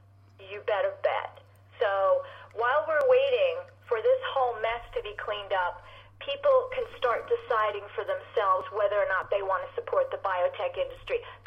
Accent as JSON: {"language": "English", "country": "United States", "said": "And as an American, to have to say, I don't have faith in my legislative system"}